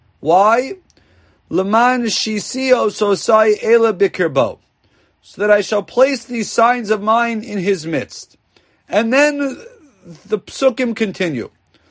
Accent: Miami Beach, Florida, United States; I mean, I'm from Miami Beach, Florida. There are people at all hours of the day and night walking along the ocean.

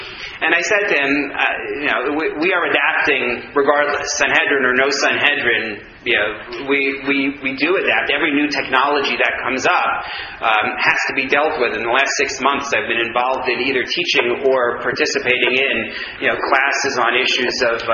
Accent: New York, United States; And I didn't know anything because I grew up in New York.

